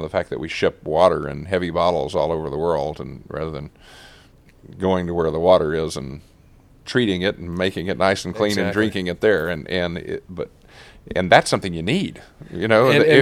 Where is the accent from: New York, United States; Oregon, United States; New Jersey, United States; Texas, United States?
Texas, United States; is now the leader in wind power production, me being a Texan.